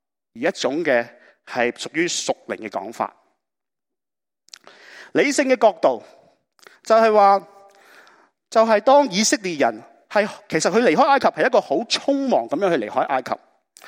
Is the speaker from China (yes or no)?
yes; China; 守节其实对我们中国人来讲是好明白什么叫守节的